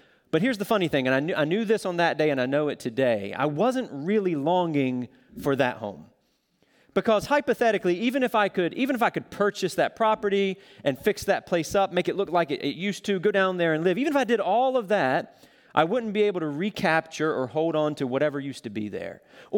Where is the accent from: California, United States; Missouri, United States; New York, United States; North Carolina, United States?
North Carolina, United States; So I grew up in North Carolina, and back in February of this year, my family and I actually were down there to participate in a memorial service for my brother.